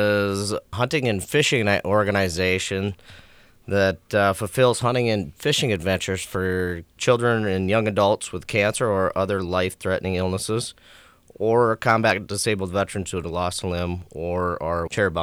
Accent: South Dakota, United States; Our passion is hunting and fishing, and we're from South Dakota, and if you don't do it, one of your relatives does.

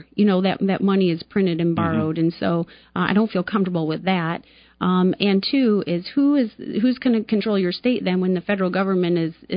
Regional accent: Michigan, United States; Born and raised in Michigan and went to school at University of Michigan.

